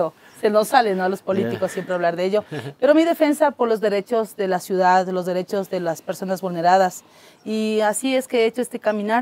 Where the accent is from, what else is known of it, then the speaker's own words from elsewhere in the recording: Ibarra, Imbabura, Ecuador; así somos los ecuatorianos, los ibarreños, los caranqueños, ¿no?